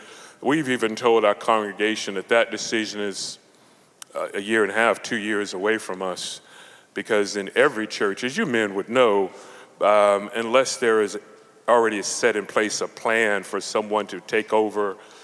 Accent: Orlando, Florida, United States; now in California, United States; so glad to be here and to visit again to my home state. This is where I grew up, about 2 hours north in Orlando, Florida. But now California is home for me.

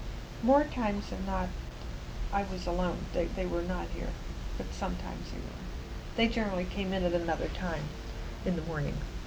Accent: Ohio, United States; moved away as an adult; now in Washington, United States; I came from Ohio in 1951 just because I wanted to work in the government and get away from home.

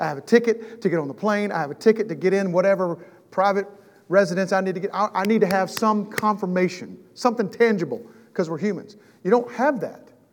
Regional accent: the South, United States; You know, I'm from the South. We're real nice down here.

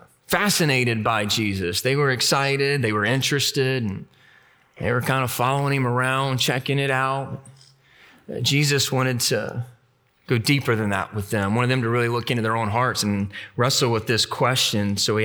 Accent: New Orleans, Louisiana, United States; When I was in eighth grade, growing up in New Orleans, I went to a high school baseball game.

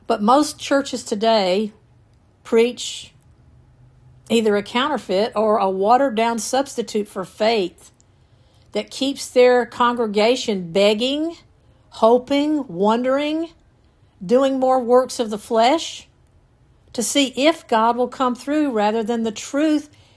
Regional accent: Georgia, United States; I'm from Georgia, man. I come from generations of farmers.

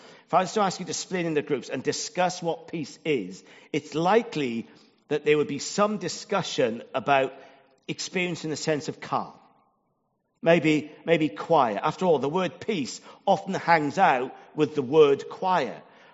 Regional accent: Wales, United Kingdom; I'm from South Wales. It's not like Jones or Evans, where they're to a penny.

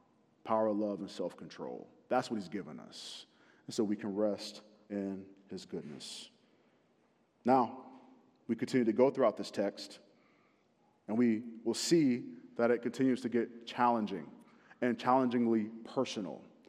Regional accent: North Carolina, United States; So I grew up in Carolina, in North Carolina, the better of the Carolinas. And we had a lot of hurricanes. So I grew up not far from the coast.

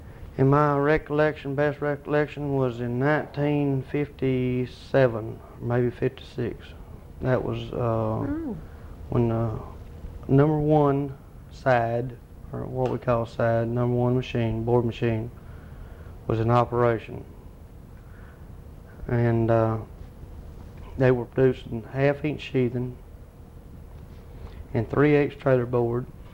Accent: Alto, Texas, United States; I was born in Cherokee County in Jacksonville, 1949. I was raised in Alto, Texas.

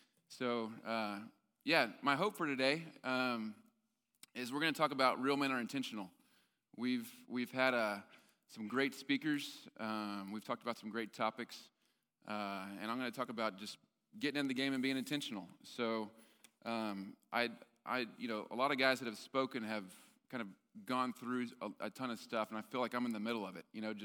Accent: Fort Worth, Texas, United States; Like Robin said, I'm from Fort Worth, so didn't make it too far.

